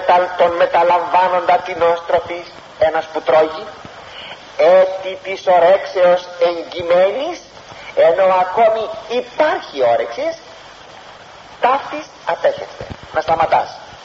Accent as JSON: {"language": "Greek", "town": "Kifisia", "region": "Attica", "country": "Greece", "tie": "born or raised there", "said": "Μία γυναίκα στην πατρίδα μου την Κηφισιά"}